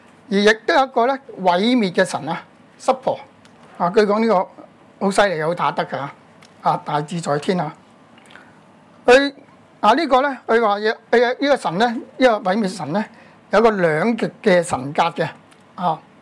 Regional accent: China; 不過我哋中國人就好少日念咒語

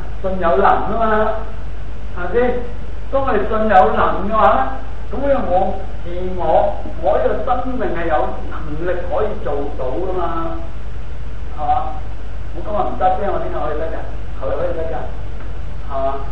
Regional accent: China; 即係佛教或者喺我哋中國人嚟講，人要自重啊

